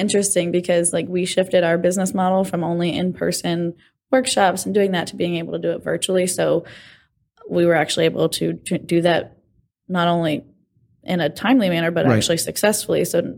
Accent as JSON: {"language": "English", "region": "Florida", "country": "United States", "said": "So, I'm from Florida, so I like fishing."}